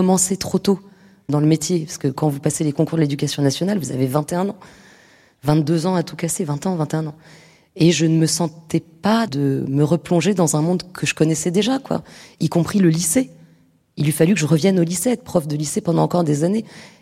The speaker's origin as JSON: {"language": "French", "town": "Paris", "region": "Île-de-France", "country": "France", "tie": "born there", "said": "je suis née à Paris, j'avais un capital culturel dans ma famille"}